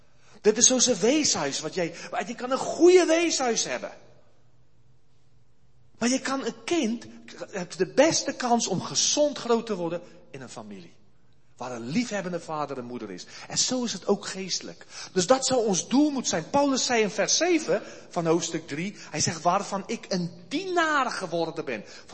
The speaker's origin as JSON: {"language": "Dutch", "country": "South Africa", "said": "Ze vragen, waar kom je vandaan? Hè? Ze zeggen, nou, Zuid-Afrika. En ze zeggen, waarom ben je uit Zuid-Afrika gekomen?"}